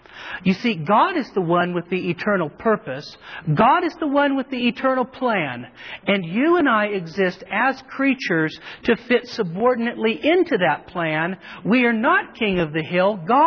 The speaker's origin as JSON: {"language": "English", "town": "Marysville", "region": "California", "country": "United States", "tie": "born there", "said": "I was born in Marysville, California."}